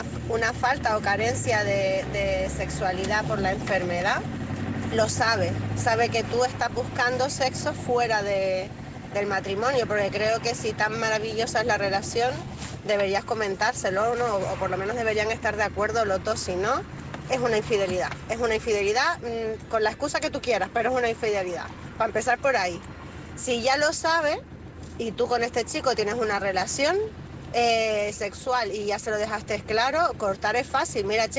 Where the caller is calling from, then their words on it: Canary Islands, Spain; de Gran Canaria, vuestra corresponsal